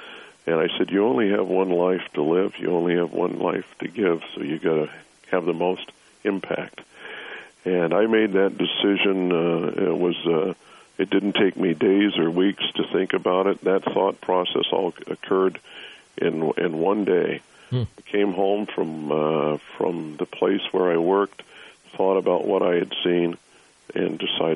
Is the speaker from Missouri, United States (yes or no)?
yes; Nixa, Missouri, United States; I was born in Springfield, Missouri. My hometown is Nixa, Missouri, which is just 10 miles south of Springfield.